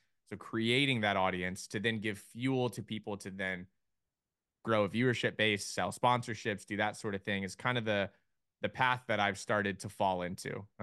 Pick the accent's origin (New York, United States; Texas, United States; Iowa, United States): Texas, United States; Austin; This is in Austin, Texas.